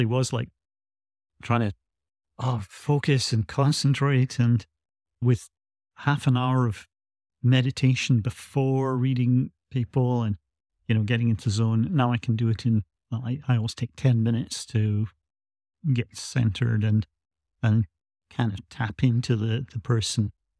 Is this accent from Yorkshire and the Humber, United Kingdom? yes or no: no; Scotland, United Kingdom; I grew up in Scotland.